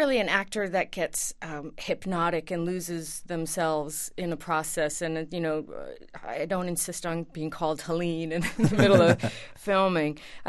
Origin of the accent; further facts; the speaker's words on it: Queens, New York, United States; Well, I think I grew up in Queens, and I think there's a similar attitude